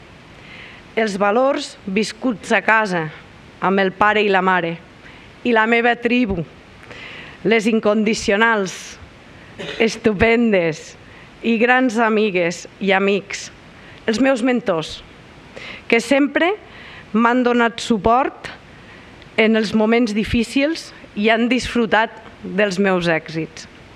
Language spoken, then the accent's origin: Catalan; Balaguer, Catalonia, Spain; Tothom ho sap. Soc de Balaguer.